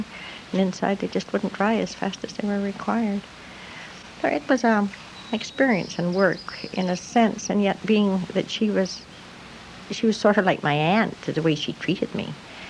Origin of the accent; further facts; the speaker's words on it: Dunkirk, Saskatchewan, Canada; born there; I was born in the Prairie, Dunkirk, Saskatchewan, just 30 miles south of Moose Jaw.